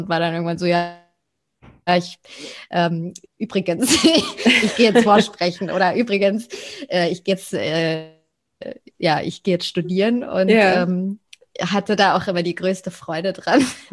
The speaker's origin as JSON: {"language": "German", "region": "Bavaria", "country": "Germany", "said": "ich komme aus der Nähe von München."}